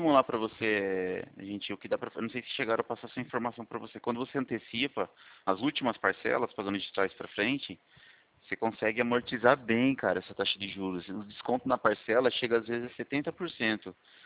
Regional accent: Itu, São Paulo, Brazil; Itu. Isso, é, sou de Itu.

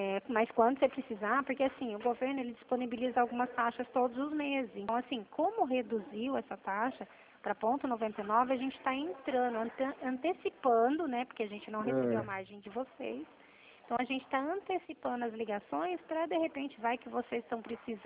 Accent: São Paulo, Brazil; por isso que o meu número fica DDD19, que eu sou aqui do interior de São Paulo.

